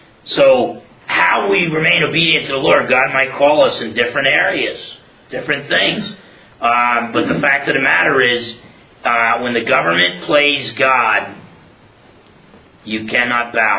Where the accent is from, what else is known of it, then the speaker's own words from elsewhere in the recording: United States; I'm as American as apple pie, okay?